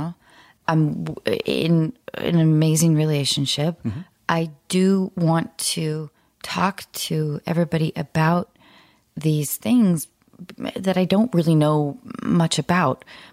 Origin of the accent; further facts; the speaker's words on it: Dallas, Texas, United States; born there; also born or lived in Santa Fe / Denver / Salt Lake City / Los Angeles; So I was born in Dallas.